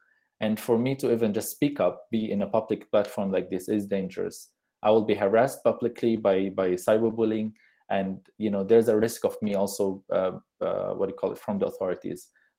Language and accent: English; Syria; now in Malaysia; So I came to Malaysia in 2012 because of the war in my home country. When the war started in Syria, my family and I were living very peacefully before that in the village.